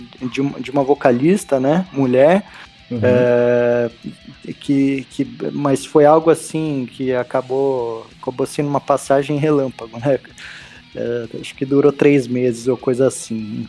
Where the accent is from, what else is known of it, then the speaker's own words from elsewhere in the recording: Valinhos, São Paulo, Brazil; eu sou de Valinhos, que é uma cidade muito próxima de Campinas, né, aqui do interior de São Paulo